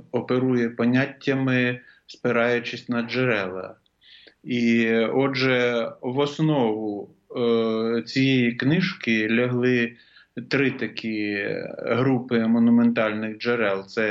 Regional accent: Parpurivtsi, Vinnytsia Oblast, Ukraine; як в моєму рідному селі Парпурівцях

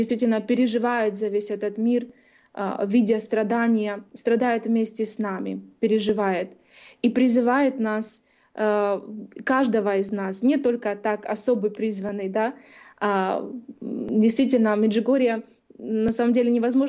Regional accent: Zaporizhzhia, Zaporizhzhia Oblast, Ukraine; moved away as an adult; now in United States; Я выросла в семье, которая не практиковала христианство. Родилась в Украине, в городе Запорожье, в очень простой семье. И произошло так в моей жизни, что в 18 лет я получила такую возможность, выиграла грин-карту, уехала в Соединенные Штаты.

